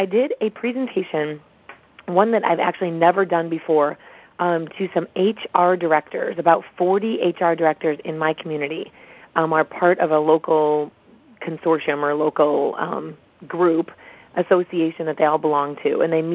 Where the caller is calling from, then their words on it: Alpena, Michigan, United States; I'm calling in from Bay Athletic Club in Alpena, Michigan.